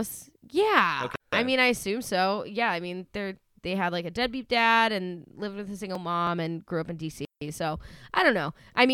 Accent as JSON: {"language": "English", "town": "Acton", "region": "Massachusetts", "country": "United States", "said": "I'm from Acton."}